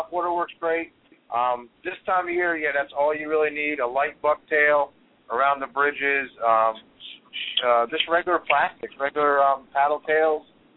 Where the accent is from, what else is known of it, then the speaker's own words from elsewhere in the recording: Virginia, United States; But when I was down in Florida all winter, people would ask, where are you from? And I'd say, you know, Virginia.